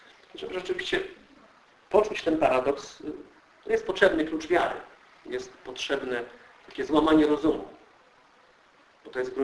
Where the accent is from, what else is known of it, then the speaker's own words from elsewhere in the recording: Głogów, Lower Silesian Voivodeship, Poland; Ja pochodzę z parafii redemptorystów z Głogowa i kościół, w którym ja się wychowywałem, jest kościołem pod wezwaniem świętego Klemensa.